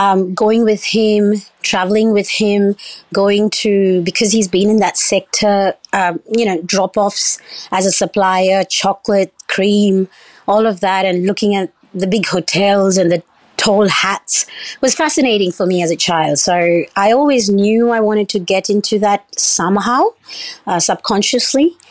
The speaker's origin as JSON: {"language": "English", "country": "Oman", "tie": "born or raised there", "also_born_or_lived": "United Arab Emirates / India", "said": "I grew up primarily in Oman, UAE and India. My background is Islamic Indian."}